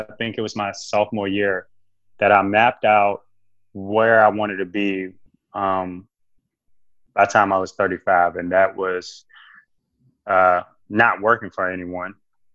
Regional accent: Hampton, Virginia, United States; I'm from Hampton, Virginia. I grew up in a rough environment, but nurturing environment.

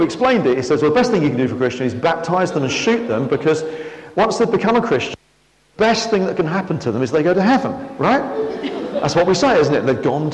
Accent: Harlow, East of England, United Kingdom; We've been in Wood for 27 years. We've been married for 30 years. I was born and brought up in Harlow, so I'm a local to the area I'm still working in, really. It's not that far away.

